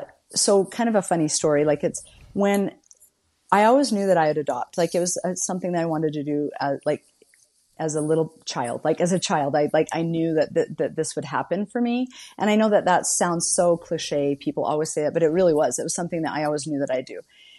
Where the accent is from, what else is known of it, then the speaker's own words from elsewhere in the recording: Morgan, Utah, United States; I grew up in Morgan. So my dad was the football coach in Morgan.